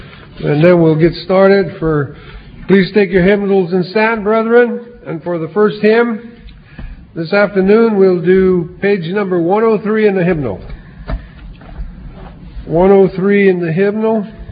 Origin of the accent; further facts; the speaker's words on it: Stockton, California, United States; I'm from Stockton, California